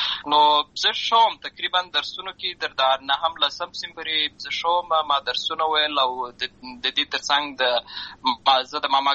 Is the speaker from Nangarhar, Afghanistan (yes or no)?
no; Lashkar Gah, Helmand, Afghanistan; زه په اصل کې د اوروزګان ولایت یم، اما زه په هلمند ولایت لشکرګاه کې پیدا شوی یم. امالته لوی سوی یم، امالته مې ښوونځی لوستی ده،